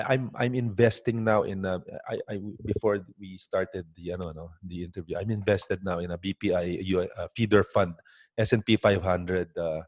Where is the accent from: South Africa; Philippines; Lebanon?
Philippines; I'm a Filipino, and you can't.